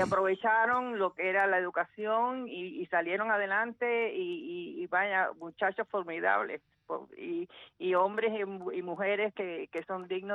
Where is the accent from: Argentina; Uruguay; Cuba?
Cuba; now in United States; Todos somos cubanos